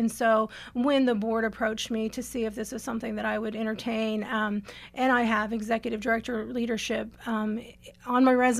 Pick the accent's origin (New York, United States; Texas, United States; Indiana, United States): Indiana, United States; Mount Vernon; also born or lived in Evansville; now in Indianapolis, United States; I am, Southern Indiana. I was born in Evansville, grew up in Mount Vernon in Post Posey County, just up the way or down the way, along the Ohio River.